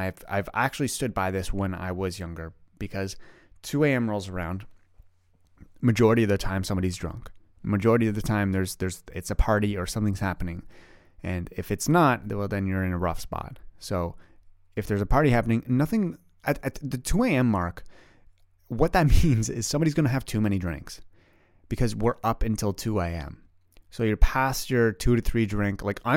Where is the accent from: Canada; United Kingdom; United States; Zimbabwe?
Canada; I am 27 years old. I live in Ottawa, Canada. I am Canadian. It is very cold up here.